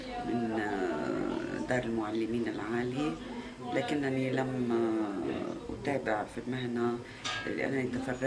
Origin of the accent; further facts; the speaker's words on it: Beirut, Beirut Governorate, Lebanon; also born or lived in South Lebanon; أنا كاتبة لبنانية من مواليد بيروت، وبالأساس مولودة في جنوب لبنان، لكني من عائلة انتقلت إلى العيش في بيروت منذ أواسط الخمسينات